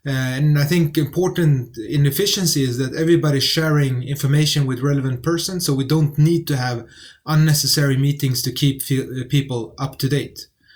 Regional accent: Sweden; English is a second language; also born or lived in Netherlands; are Christian Syriacs, born in Turkey. So at home, we spoke Arabic and Syriac. And I've gone to school and grew up in Sweden.

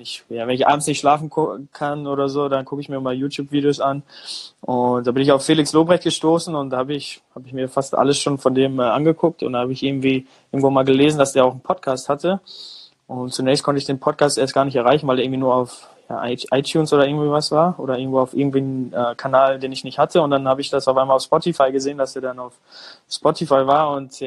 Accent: North Rhine-Westphalia, Germany; ich bin in NRW aufgewachsen

